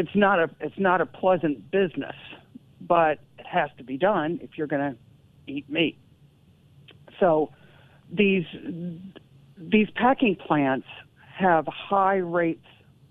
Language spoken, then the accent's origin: English; Storm Lake, Iowa, United States; I grew up in near Storm Lake, which is northwest Iowa, Buena Vista County